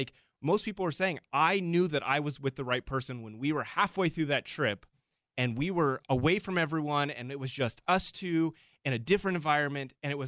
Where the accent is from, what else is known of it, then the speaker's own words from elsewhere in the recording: Anaheim, California, United States; And I teamed up with Visit Anaheim, and because I'm from Anaheim